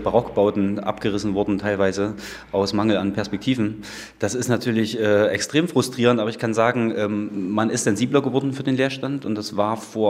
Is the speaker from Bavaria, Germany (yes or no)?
no; Zeitz, Saxony-Anhalt, Germany; Ich bin geboren in Zeitz, es ist meine Heimatstadt. Bin dann aus Frust natürlich irgendwann weggezogen, wollte studieren und bin nach 10 Jahren zurückgekommen